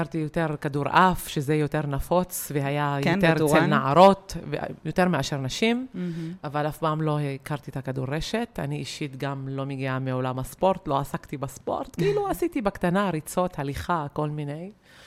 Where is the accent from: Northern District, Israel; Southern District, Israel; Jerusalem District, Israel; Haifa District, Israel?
Northern District, Israel; Tur'an; וגדלתי גם בטורען ועבדתי בטורען כל הזמן